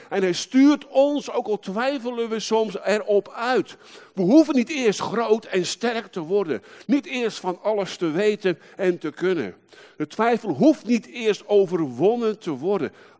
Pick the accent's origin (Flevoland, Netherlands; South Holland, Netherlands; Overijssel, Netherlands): South Holland, Netherlands; Rijnsburg; Ik zei, nou, mijn voorouders waarschijnlijk wel. Ik kwam uit Rijnsburg.